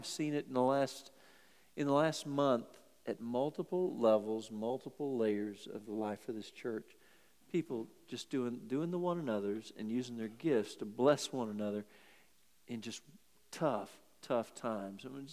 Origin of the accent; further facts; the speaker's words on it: Victoria, Texas, United States; when I was a kid growing up in Victoria, Texas